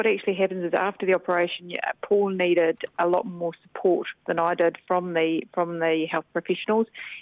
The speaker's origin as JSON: {"language": "English", "town": "Invercargill", "region": "Southland", "country": "New Zealand", "said": "We're from Invercargill."}